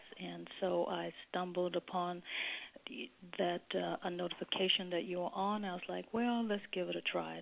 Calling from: California, United States; I'm calling from California.

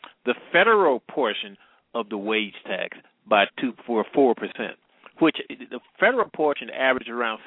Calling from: St. Louis, Missouri, United States; I'm calling from St. Louis.

